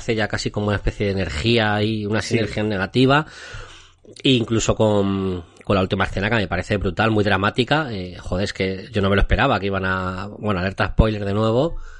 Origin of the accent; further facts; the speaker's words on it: Madrid, Community of Madrid, Spain; yo que soy de Madrid